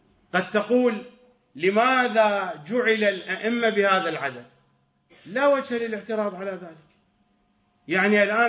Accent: Iraq; accent: Iraqi; نحن نقول درزن بلهجتنا العراقية

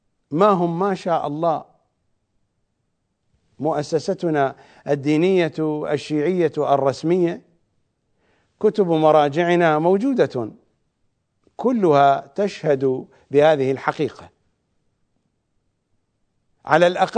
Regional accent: Iraq; accent: Iraqi; لن أتحدث عن السباريت أو بلهجتنا العراقية السرابيت

